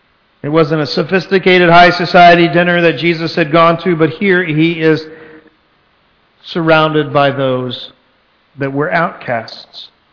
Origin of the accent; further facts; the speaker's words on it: Texas, United States; I'm from Texas, and so I have friends that have done business work in Mexico